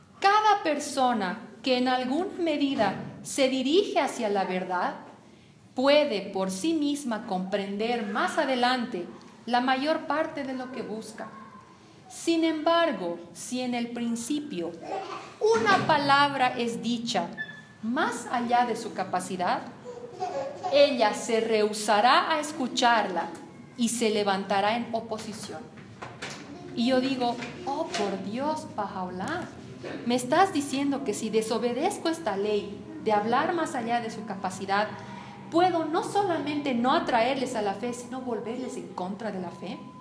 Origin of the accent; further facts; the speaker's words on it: California, United States; Cuando estaba creciendo en California, tenía una relación muy cercana con mi padre.